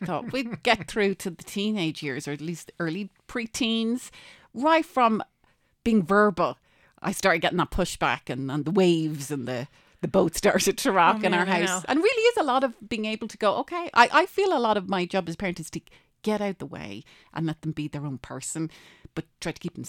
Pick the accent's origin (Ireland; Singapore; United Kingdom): Ireland; I'm Irish, so we have a more complicated relationship, I suppose, with the royal family, too.